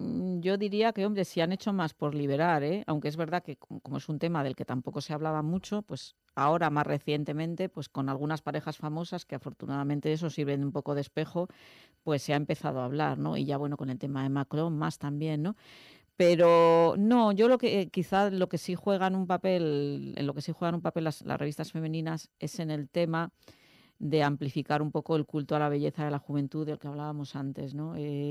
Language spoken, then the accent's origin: Spanish; northern Spain, Spain; las personas que somos del norte de España y que hemos crecido junto al Cantábrico amamos tanto más que Mediterráneo